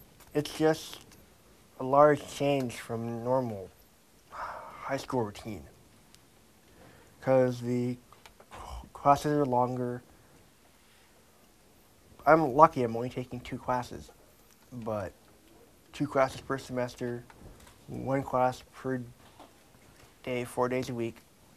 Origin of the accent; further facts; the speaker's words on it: Coquitlam, British Columbia, Canada; I'm from Coquitlam, pretty much.